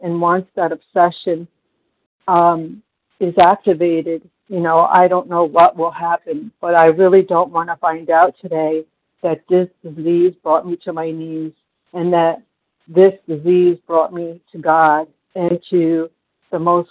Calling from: New York, United States; from New York.

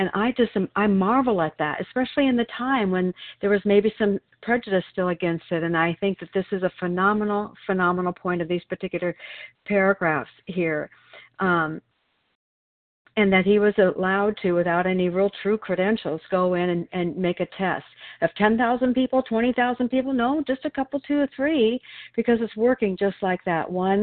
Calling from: Oregon, United States; I'm a recovered compulsive overeater. I'm calling in from Oregon today.

